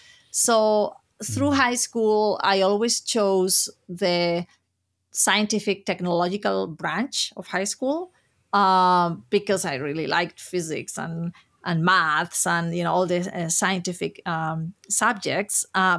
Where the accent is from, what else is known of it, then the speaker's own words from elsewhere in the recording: Alicante, Valencian Community, Spain; And he had come to Alicante, which is my hometown, for Easter holidays.